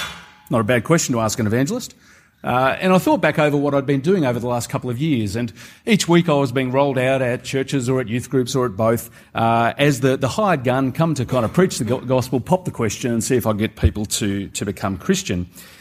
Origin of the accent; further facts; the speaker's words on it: Canberra, Australian Capital Territory, Australia; I grew up mostly in Canberra, and I was converted in an Anglican school through the ministry of my peers rather than through anything particularly Anglican about the school.